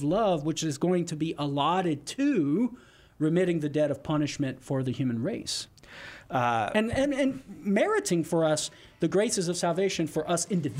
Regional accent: Crowley, United States; I remember I sat in the back pew of a non-denominational Christian church one time back in my hometown in Crowley.

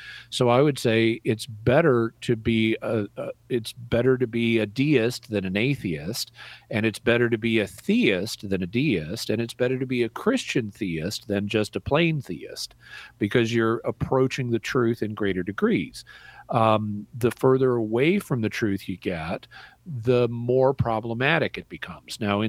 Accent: Arkansas, United States; I was in my hometown in Arkansas for a couple of weeks, or on my way there or back.

